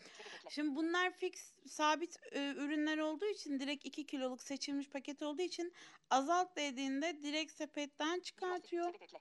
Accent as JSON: {"language": "Turkish", "region": "Samsun", "country": "Turkey", "lives_now": "Istanbul, Turkey", "said": "ben şimdi Samsunluyum. Samsun'da bir de İstanbul'da yaşayan birisi olarak şöyle söyleyeyim."}